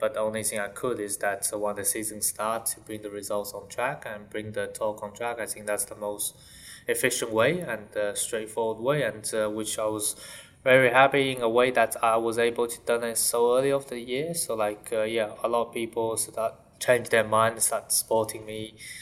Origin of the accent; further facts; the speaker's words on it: Shanghai, China; I'm from Shanghai, growing up from Shanghai. So that's kind of like a home circuit. It's not just home because of the country, but also the city is my home.